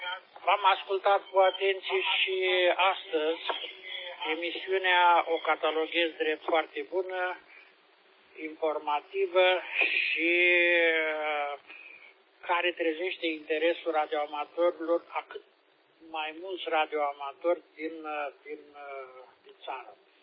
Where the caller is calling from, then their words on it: Piatra Neamț, Neamț County, Romania; de la Piatra Neamț … în portabil pe malul lacului Vicaz.